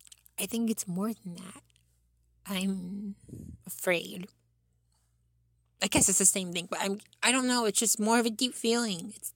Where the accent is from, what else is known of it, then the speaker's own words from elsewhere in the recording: United States; Oh, well, I was born here. I'm American, but my family makes them differently.